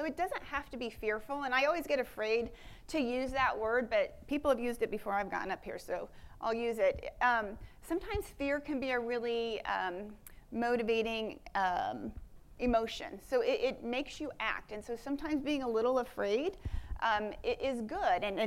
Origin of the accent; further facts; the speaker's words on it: Midwest, United States; you know, I'm from the Midwest, I don't know a stranger.